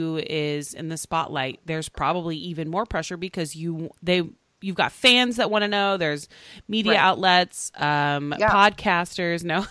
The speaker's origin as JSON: {"language": "English", "region": "Oklahoma", "country": "United States", "lives_now": "Los Angeles, United States", "said": "because this is not where I'm from originally. I'm originally from Oklahoma."}